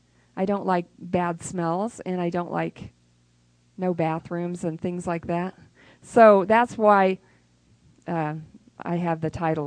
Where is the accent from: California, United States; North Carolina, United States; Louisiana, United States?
California, United States; And so sometimes I lived in California. I grew up in California. And they had this fog called the Thule fog, and it would be really thick fog.